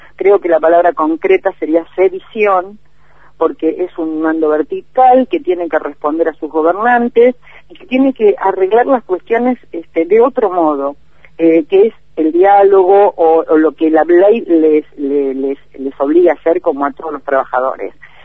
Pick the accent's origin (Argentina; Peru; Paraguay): Argentina; los que estamos tremendamente inseguros somos el pueblo argentino en su conjunto